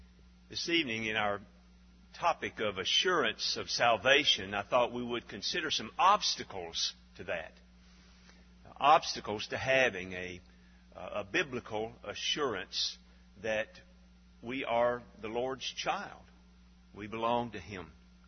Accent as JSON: {"language": "English", "region": "Alabama", "country": "United States", "tie": "born or raised there", "said": "I remember growing up in North Alabama, we hunted and camped a lot in Bankhead National Forest."}